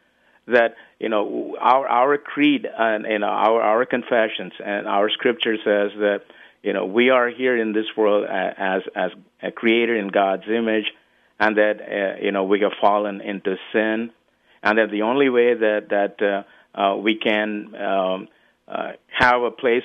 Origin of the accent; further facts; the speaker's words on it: India; I grew up in India, although I was a third-generation Lutheran back in India